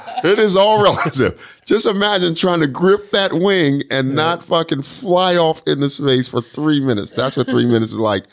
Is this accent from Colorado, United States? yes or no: yes; Denver, Colorado, United States; now in New York, United States; I'm from Denver, so I'm fresh off the damn Frontier Airlines flight from Denver.